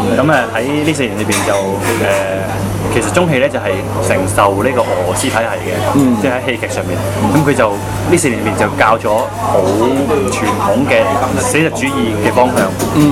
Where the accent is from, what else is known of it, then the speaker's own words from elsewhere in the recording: Macau; 我本身係一個澳門人嚟嘅。